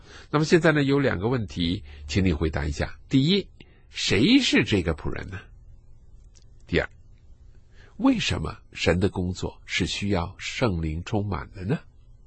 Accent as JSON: {"language": "Chinese", "country": "China", "said": "我们中国人是一个主张谦卑的隐藏的民族啊"}